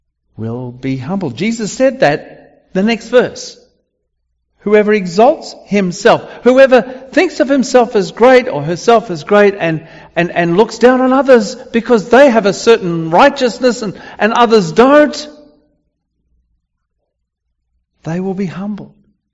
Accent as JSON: {"language": "English", "country": "Australia", "said": "I was actually glad as an Australian"}